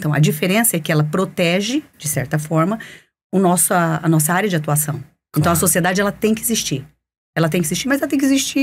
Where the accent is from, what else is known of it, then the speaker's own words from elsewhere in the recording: Barretos, São Paulo, Brazil; eu sou de Barretos